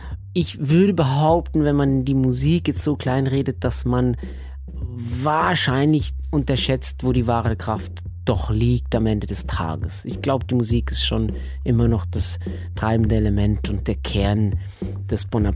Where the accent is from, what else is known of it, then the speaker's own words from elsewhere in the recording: Switzerland; first language Swiss German; Ich bin Schweizer. Ich rede ganz anders Hochdeutsch, wenn ich mir nicht Mühe gebe.